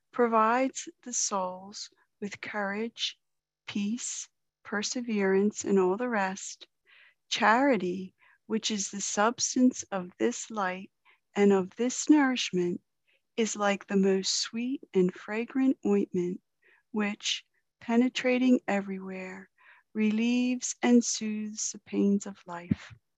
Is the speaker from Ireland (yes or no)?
yes; Ireland; I'm Irish. I like to sing, even though I can't.